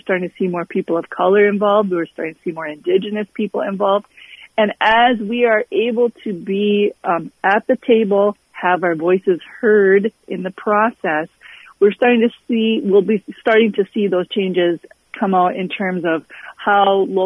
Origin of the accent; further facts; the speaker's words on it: Fond du Lac, Minnesota, United States; Growing up on Fond du Lac, I was aware of tribal elections, of course, but not so aware of what was going on in local towns or municipalities or counties.